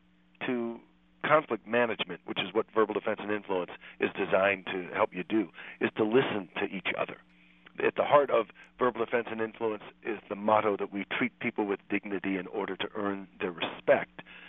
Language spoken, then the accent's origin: English; Midwest, United States; growing up in the Midwest I was taught was rude, and that's interrupting.